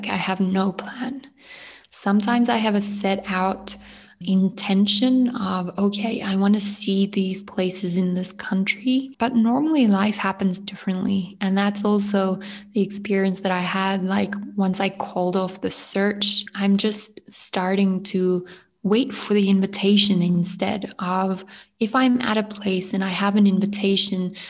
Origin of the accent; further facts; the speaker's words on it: South Africa; I was born and raised in South Africa.